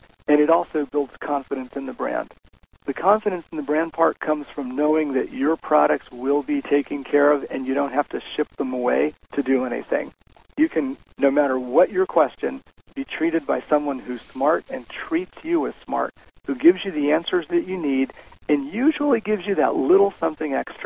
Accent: Winter Park, Florida, United States; namely Winter Park, Florida, a small college town next to Orlando, mm-hmm. my hometown, by the way.

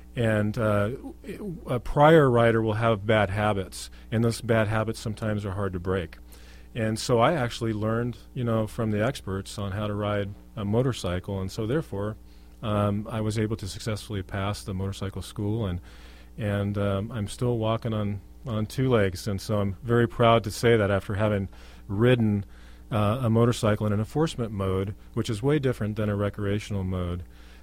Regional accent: Rancho Cordova, California, United States; got to work in my hometown of Rancho Cordova, which was a really, really great experience.

